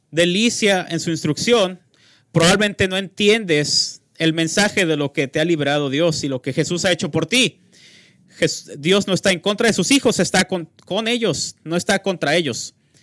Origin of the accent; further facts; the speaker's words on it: Dominican Republic; Para la mayoría de ustedes, saben que yo soy de la República Dominicana. No tengo un buen vocabulario inglés.